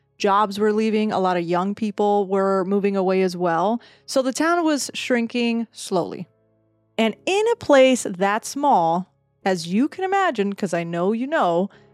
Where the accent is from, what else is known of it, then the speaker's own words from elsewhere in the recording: New Jersey, United States; Again, I grew up in New Jersey, right, like in the tri-state area.